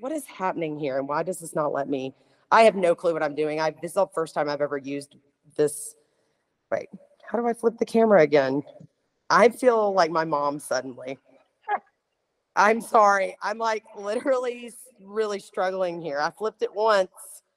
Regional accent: Mississippi, United States; We're getting ready to move back to my hometown, we think. And there's about 30,000 people there, and it's in Mississippi.

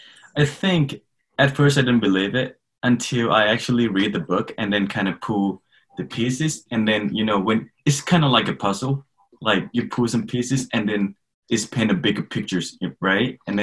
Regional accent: Thailand; English is a second language; moved away; I grew up in Thailand, and most, like, I would say 90% of people are believe in Buddhism. That's what they practice back home.

